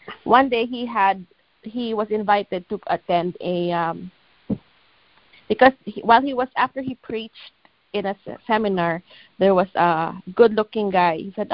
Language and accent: English; Philippines; now in United States; growing up in the Philippines, there were, you know, every home, even the homes of the poor, have TV.